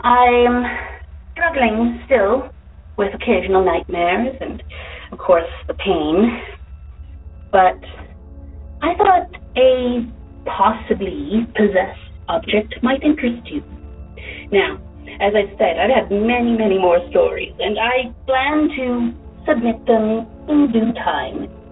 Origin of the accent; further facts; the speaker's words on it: Canada; now in United States; Allow me to state that I am in the DFW area now. However, I am from Canada.